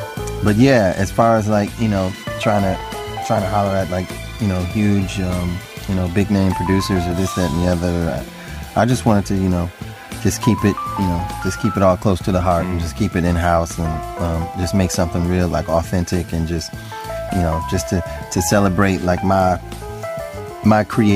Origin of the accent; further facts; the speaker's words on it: Milwaukee, Wisconsin, United States; I went back home to my hometown of Milwaukee, and I just you know, I really wanted to just go back to my roots while making this record